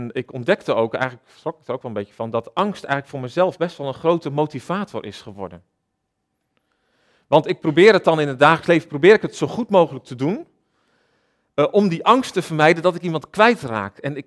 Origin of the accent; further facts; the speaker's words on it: Holte, Overijssel, Netherlands; Ik ben zelf opgegroeid in Holte, in Overijssel, misschien bekend voor sommigen van jullie.